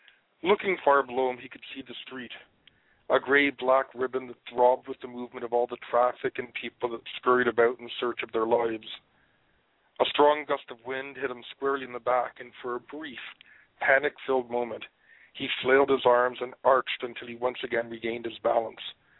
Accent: Scotland, United Kingdom; now in Toronto, Canada; I'm originally from Scotland.

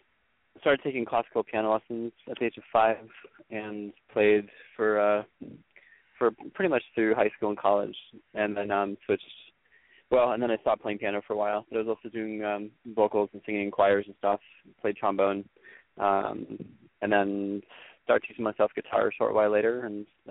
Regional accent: Maine, United States; I grew up in Maine, actually, and so, you know, it's somewhat similar in terms of being surrounded by a lot of green and water

